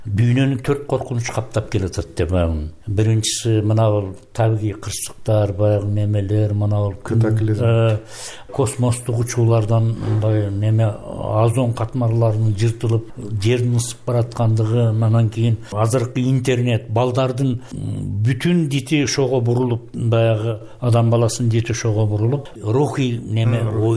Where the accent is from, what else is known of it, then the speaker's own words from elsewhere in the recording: Uchkorgon, Batken Region, Kyrgyzstan; Ушу Үчкоргон балдар үйүндө тарбияландым